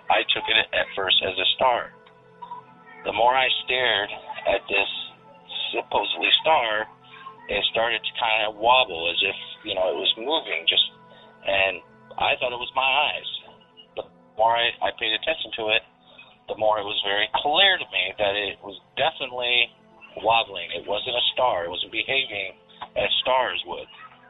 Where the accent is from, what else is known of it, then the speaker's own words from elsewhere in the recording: Illinois, United States; I'm from Central Illinois.